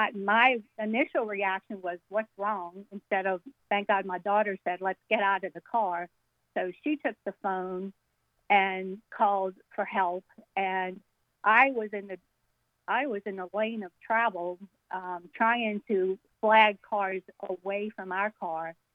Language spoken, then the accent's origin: English; New Orleans, Louisiana, United States; I lived in New Orleans. I'm from New Orleans.